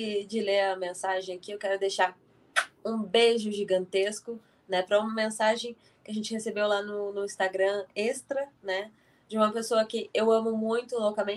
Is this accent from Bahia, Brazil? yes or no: no; Rio Grande do Sul, Brazil; Montar no porco é uma curiosidade assim do Rio Grande do Sul, né?